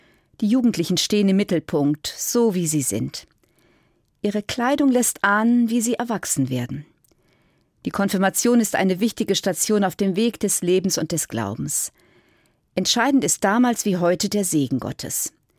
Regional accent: Niederwalgern, Hesse, Germany; Am 29. April 1979 bin ich in Niederwalgern, meinem Heimatdorf, konfirmiert worden.

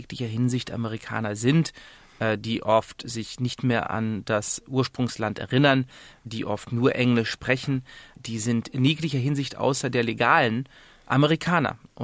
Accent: Germany; born there; Ich bin jüdisch, meine Eltern sind in Polen aufgewachsen, dann dort rausgeschmissen worden. Ich bin in Deutschland geboren, aber habe mich nie ganz zugehörig gefühlt. Ich bin geboren 1982

